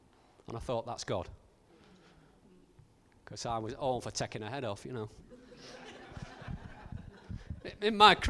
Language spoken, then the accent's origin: English; United Kingdom; We're very strange as British people. We're known for our stiff upper lip.